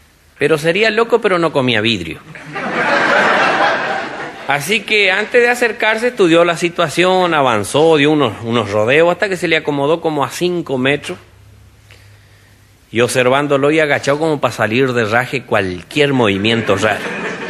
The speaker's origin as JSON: {"language": "Spanish", "region": "Chaco", "country": "Argentina", "lives_now": "Buenos Aires, Argentina"}